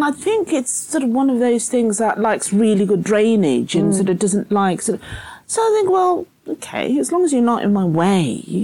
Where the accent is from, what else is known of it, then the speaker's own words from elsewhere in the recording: Zimbabwe; born there; first language Shona; English is a second language; I do still speak my mother tongue, because I was born in Zimbabwe.